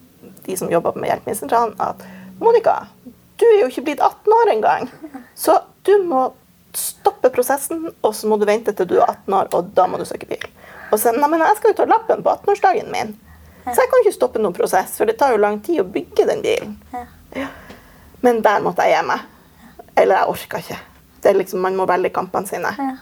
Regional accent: Northern Norway, Norway; accent: northern Norwegian; jeg er noe i tøtta som vokste opp i nord, som dere kanskje hører på dialekten min.

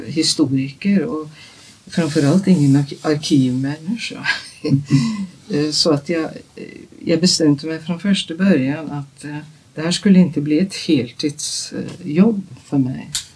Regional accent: Norway; Swedish is a second language; Lite paradoxalt naturligtvis eftersom jag är norsk

